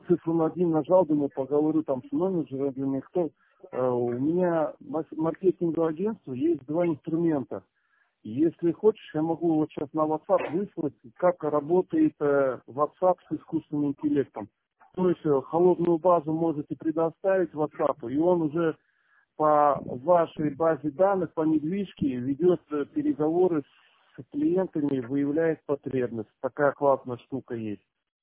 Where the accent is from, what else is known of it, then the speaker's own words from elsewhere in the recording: Simferopol, Crimea, Ukraine; я сам из Симферополя